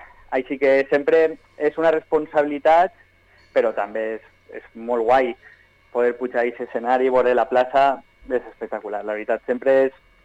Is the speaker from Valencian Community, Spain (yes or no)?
yes; Vila-real, Valencian Community, Spain; perquè al final som de Vila-real, som del poble.